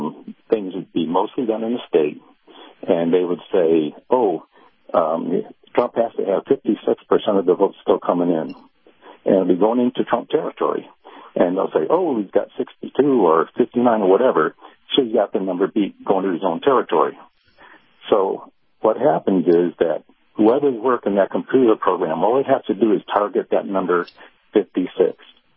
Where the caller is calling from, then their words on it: Clearwater, Florida, United States; Hey, Captain. … in Clearwater.